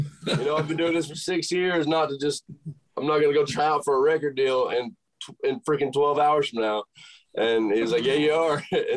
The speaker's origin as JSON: {"language": "English", "region": "Tennessee", "country": "United States", "tie": "born or raised there", "said": "And so I grew up on Center Hill Lake too, close to where I'm from."}